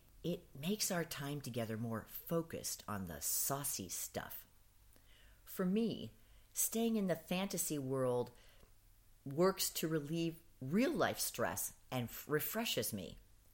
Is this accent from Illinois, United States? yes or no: no; New York, United States; Although I am originally a New Yorker, I hope you Texans will welcome me